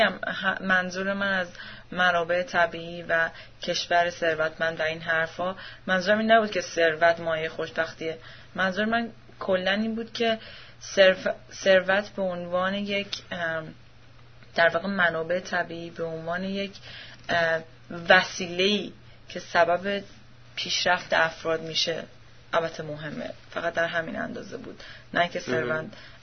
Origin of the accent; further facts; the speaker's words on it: Iran; born there; همین که ما در کشوری مثل ایران به دنیا آمدیم